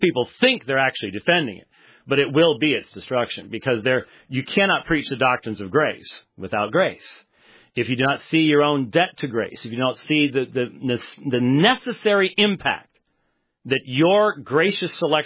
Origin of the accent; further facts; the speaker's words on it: Phoenix, Arizona, United States; I'm from Phoenix, and so that ice, things like that, going to have to rent a 4x